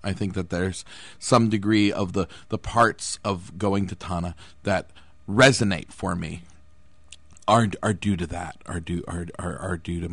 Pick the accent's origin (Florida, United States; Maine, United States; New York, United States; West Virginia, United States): Maine, United States; Fort Kent; I grew up in Fort Kent, which is on the Canadian border. It's way, way up north. It's the part of Maine where it's winter 11 months of the year.